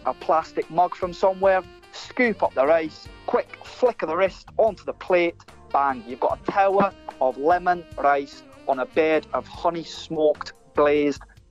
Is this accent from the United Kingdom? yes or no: yes; Scotland, United Kingdom; accent: Scottish; it is going to be in my Scottish accent.